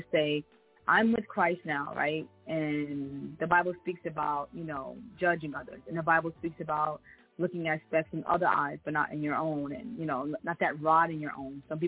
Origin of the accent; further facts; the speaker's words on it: New York, United States; And I grew up in Tompkins Project, which is like, not Tompkins, like Louis Armstrong houses. It's like on Tompkins and Lexington, between like Lexington and Marcy. It's like 10 blocks from like Marcy PJ. It's a very rough area.